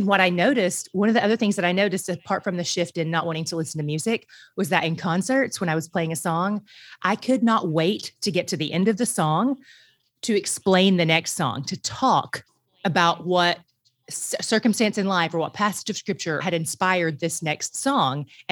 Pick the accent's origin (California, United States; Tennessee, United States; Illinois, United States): Tennessee, United States; Greenville; I was born in Greenville, Tennessee, correct? And raised in Greenville, Tennessee, but I did live in Greenville, South Carolina, which is just like 2-ish hours away.